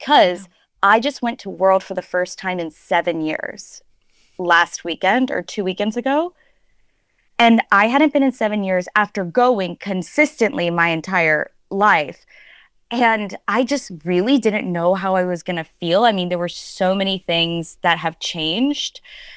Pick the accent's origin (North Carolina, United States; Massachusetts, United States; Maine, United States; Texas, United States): Texas, United States; now in Los Angeles, United States; I'm so glad you're starting with this because I was from Texas, raised on World, prior to moving